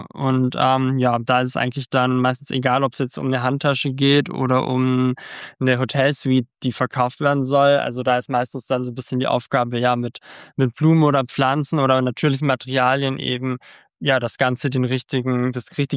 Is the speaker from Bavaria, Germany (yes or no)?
yes; Memmingen, Bavaria, Germany; habe dann eine Stadtgärtnerei, wo ich herkomme, in Memmingen im Allgäu Praktikum gemacht.